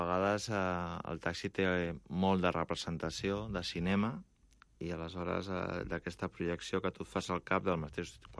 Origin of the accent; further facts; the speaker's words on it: Catalonia, Spain; Bé, sóc català, meus pares són catalans i he viscut sempre aquí